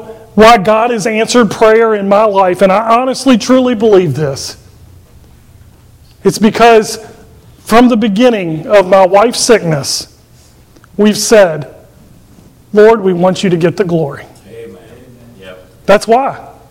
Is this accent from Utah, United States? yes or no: no; Virginia, United States; moved away; I moved here from Virginia. I didn't have a grandfather. We didn't have grandparents here.